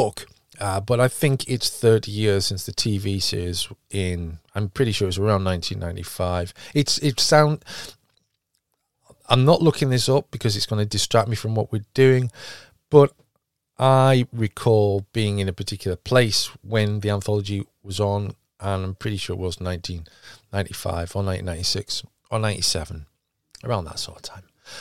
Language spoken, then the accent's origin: English; United Kingdom; but us being British, we call it CEX or Kex